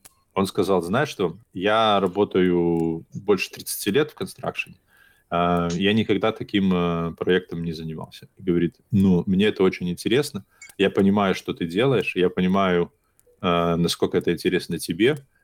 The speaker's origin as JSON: {"language": "Russian", "town": "Hantsavichy", "region": "Brest Region", "country": "Belarus", "tie": "born or raised there", "said": "Интересно, что я когда рос в Ганзовичах"}